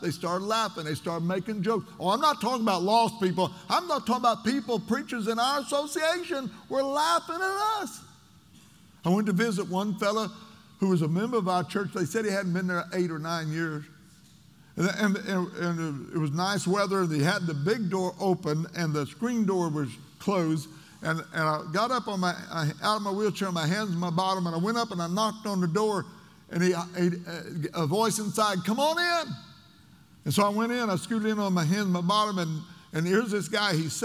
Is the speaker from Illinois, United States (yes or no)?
yes; Illinois, United States; they ask me where I'm from. I'm from Southern Illinois. Not Illinois, Southern Illinois. They think you're from Chicago otherwise.